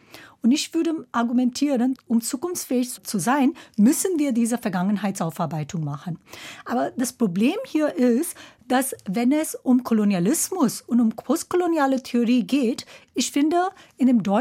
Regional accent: India; first language Hindi; German is a second language; Meine erste Sprache ist Hindi. Und auf Hindi, das Wort für gestern ist dasselbe wie das Wort für morgen.

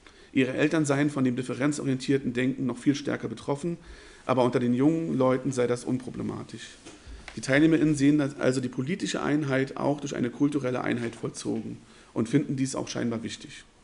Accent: East Germany, Germany; Also ich sage nicht aktiv, hey, ich bin aus dem Osten

